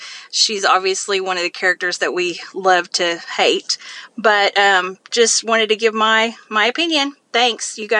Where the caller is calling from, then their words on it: Oklahoma, United States; I'm calling from Oklahoma.